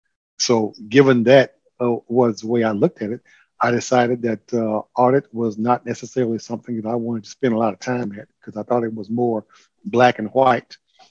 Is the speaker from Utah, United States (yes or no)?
no; Huntsville, Alabama, United States; Yes, I am from Huntsville, Alabama. I went to Alabama A&M University in Huntsville, stayed home and went to school.